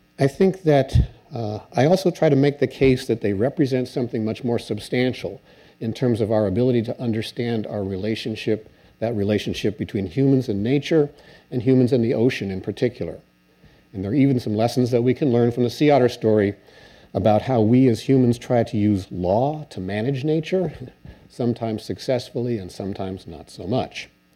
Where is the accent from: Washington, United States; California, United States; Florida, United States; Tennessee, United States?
California, United States; not just because I'm from Northern California.